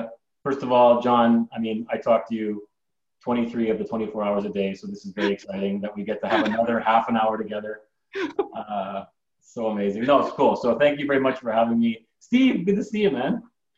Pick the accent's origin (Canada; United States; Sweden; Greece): Canada; So I come from immigrant parents. I'm Greek descent, born and raised in Canada. But my mom and dad immigrated to Canada.